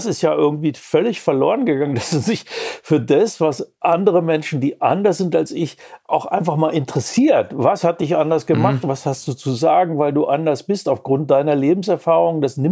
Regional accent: Braunschweig, Lower Saxony, Germany; ich bin ja selber aus den Grenzgebieten zu Norddeutschland, also aus Braunschweig, ich kam dann nach München

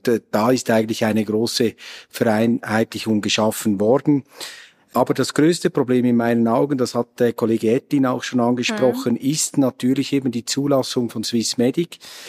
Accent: Switzerland; wenn eben diese innovativen Produkte erst am Schluss bei uns in der Schweiz landen

